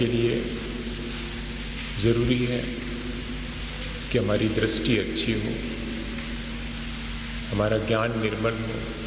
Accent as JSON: {"language": "Hindi", "region": "Bundelkhand", "country": "India", "accent": "Bundelkhandi", "said": "मैं थोड़ा सा बुंदेलखंड साइड का हूँ तो मेरी भाषा में थोड़ी बुंदेलखंडी आ जाए।"}